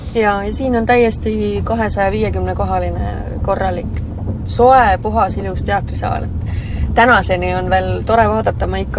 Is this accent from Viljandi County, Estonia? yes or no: yes; Olustvere, Viljandi County, Estonia; Ma olen Viljandi lähedalt pärit, ma olen Olustverest pärit. Pisikesest, armsest, imelisest paigast